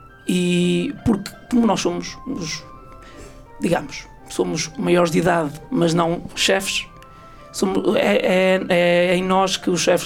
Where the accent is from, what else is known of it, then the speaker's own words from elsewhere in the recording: Portugal; Eu não sou morador de Oleiros. Eu não sou de Oleiros, eu sou da freguesia vizinha, sou do Pará de Gatinho, mas andei na catequese em Oleiros, frequentei para a primária e a primária em Oleiros